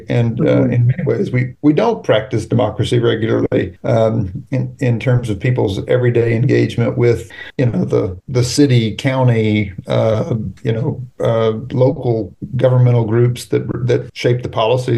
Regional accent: the South, United States; I'm from the South, you know, but the party's completely flipped down here 50, 60 years ago.

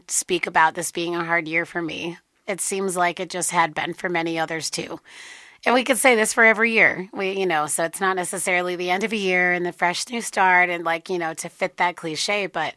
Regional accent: Bay City, Michigan, United States; moved away as an adult; also born or lived in Flint; now in Denver, United States; I grew up in Bay City my whole life and lived there up until about 2 years ago when I moved out here to Denver.

